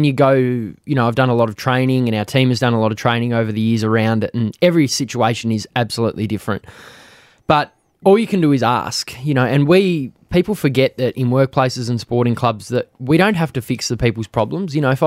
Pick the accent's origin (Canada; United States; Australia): Australia; I grew up a tradie, went to an all-boys school, never ever thought that, you know, we grow up as Aussie men